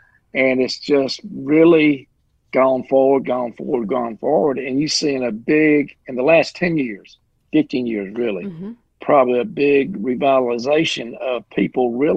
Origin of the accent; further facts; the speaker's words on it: Unadilla, Georgia, United States; I'm born and raised in the South. I live right here in Unadilla, Georgia. We're like 100 miles from Florida line.